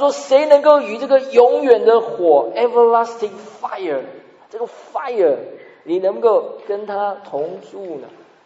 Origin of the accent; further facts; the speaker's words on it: Taiwan; 他就我们台湾话叫做皮皮臭啊